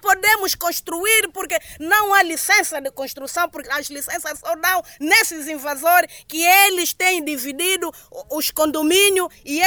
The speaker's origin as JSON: {"language": "Portuguese", "country": "Angola", "said": "Nós somos cidadão angolano, todos nós somos angolanos e merecemos o bem-estar dessa pátria angolana."}